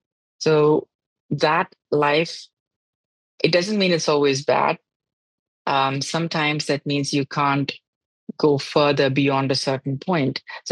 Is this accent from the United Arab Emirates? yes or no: yes; Dubai, United Arab Emirates; Even though I grew up in Dubai, I didn't grow up unaware of what was happening in other parts of the world.